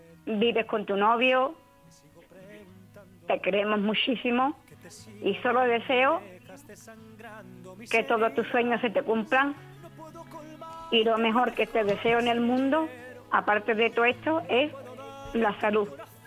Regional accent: Algeciras, Andalusia, Spain; Soy de Algeciras, andaluza.

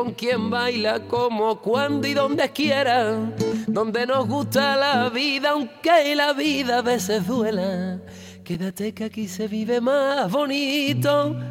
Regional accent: Rota, Andalusia, Spain; para un niño de pueblo, de un pueblo de Cádiz que soy, de Rota

